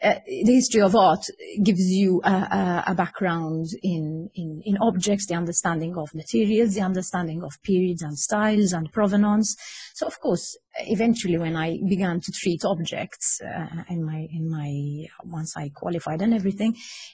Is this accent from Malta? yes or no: yes; St. Julian's, Malta; we were four children, grew up in St. Julian's in this house with a garden.